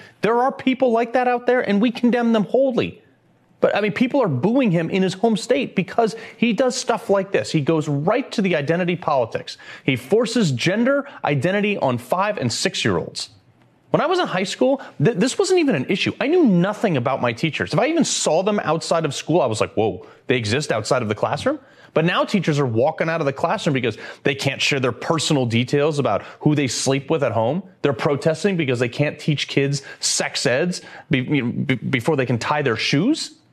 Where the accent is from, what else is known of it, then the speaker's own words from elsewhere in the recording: Connecticut, United States; my least favorite, from my home state of Connecticut